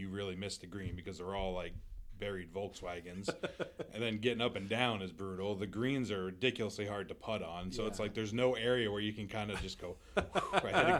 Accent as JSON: {"language": "English", "region": "New York", "country": "United States", "tie": "born or raised there", "said": "I grew up in New York, and we had a couple decent Muni courses"}